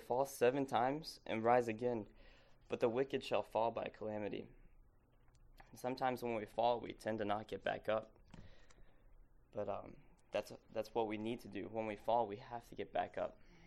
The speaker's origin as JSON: {"language": "English", "region": "Arkansas", "country": "United States", "also_born_or_lived": "South Carolina", "said": "So, I'm from Arkansas. I was born in South Carolina, but I'm from Arkansas, like Chuck said."}